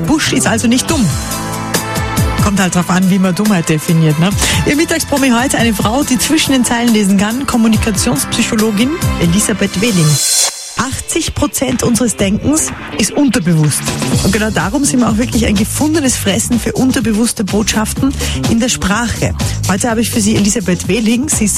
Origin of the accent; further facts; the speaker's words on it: Austria; Ich komme aus Österreich, Sie aus Deutschland.